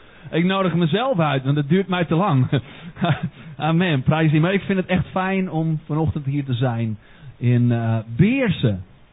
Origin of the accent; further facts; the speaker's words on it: Netherlands; oh ja, wij zijn beter als Nederlanders.